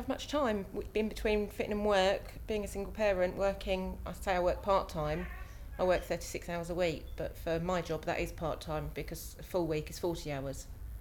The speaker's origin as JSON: {"language": "English", "town": "Hatfield", "region": "East of England", "country": "United Kingdom", "said": "I'm 33 and I'm from Hatfield in Hertfordshire."}